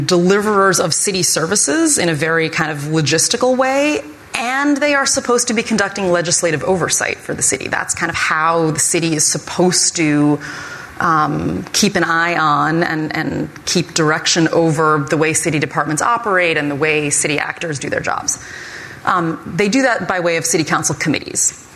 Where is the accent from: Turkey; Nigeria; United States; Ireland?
United States; Boston, Massachusetts; As you said, I'm from Boston.